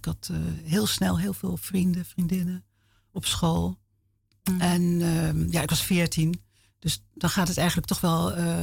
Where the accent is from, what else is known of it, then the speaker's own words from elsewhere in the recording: The Hague, South Holland, Netherlands; Ik groeide op in Den Haag.